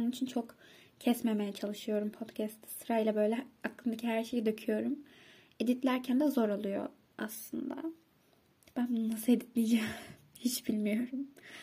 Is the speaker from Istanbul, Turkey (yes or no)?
yes; Istanbul, Turkey; İstanbul benim doğduğum, büyüdüğüm yer